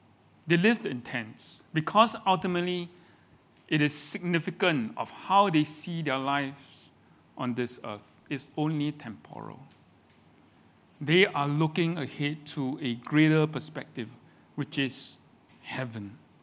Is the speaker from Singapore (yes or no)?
yes; Singapore; no matter where you go, you always think, I'm a Singaporean.